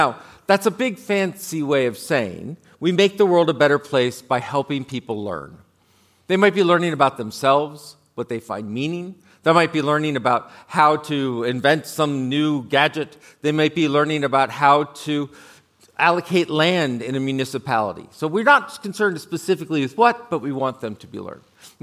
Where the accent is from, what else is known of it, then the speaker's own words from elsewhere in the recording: Texas, United States; I will be seeking asylum from my home state of Texas.